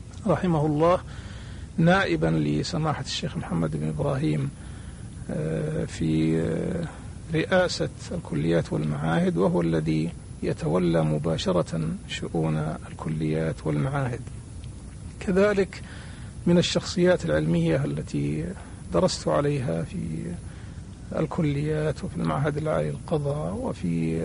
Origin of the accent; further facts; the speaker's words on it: Hurma, Riyadh Province, Saudi Arabia; born there; لكني من مواليد 1359 للهجرة في مركز حرمة، أحد المراكز التابعة لمحافظة المجمع